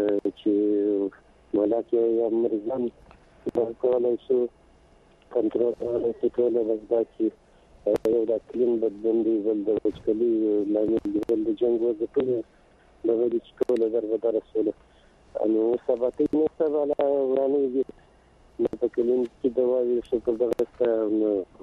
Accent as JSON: {"language": "Pashto", "region": "Helmand", "country": "Afghanistan", "said": "والی د هلمند"}